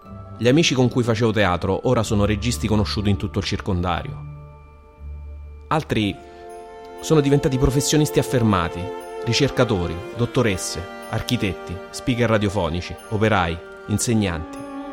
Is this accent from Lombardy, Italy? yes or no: no; Colleferro, Lazio, Italy; Io sono cresciuto a Colleferro per 20 anni. Un paese di nascita industriale, senza tradizione, grigio, cementizio, inquinato.